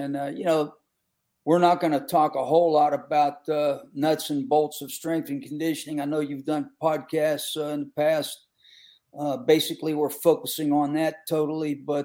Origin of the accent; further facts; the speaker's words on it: Pennsylvania, United States; I grew up in Western PA where football was very intense and same type of thing.